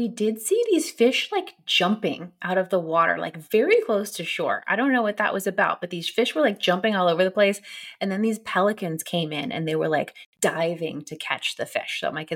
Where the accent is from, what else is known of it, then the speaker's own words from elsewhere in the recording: California, United States; I grew up in California where the ocean is like cold.